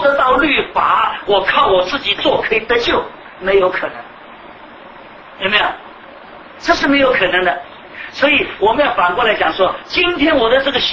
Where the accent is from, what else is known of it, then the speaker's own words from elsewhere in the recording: China; 我们中国人常常说仁义啊、道德啊